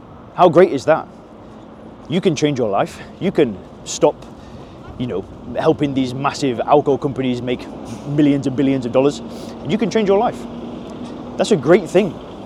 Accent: England, United Kingdom; growing up in England where we don't have that threat.

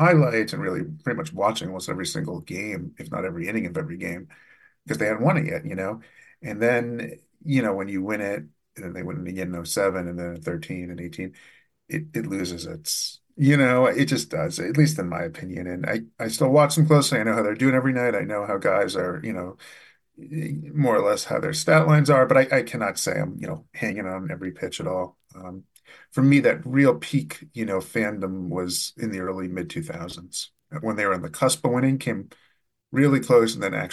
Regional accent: Boston, Massachusetts, United States; my dad and then just, having growing up in Boston, and the Sox being such a huge part of the culture

